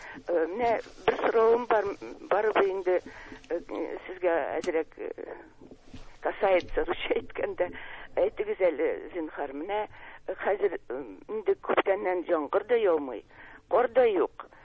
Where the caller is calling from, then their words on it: Kazan, Tatarstan, Russia; мин Казаннан.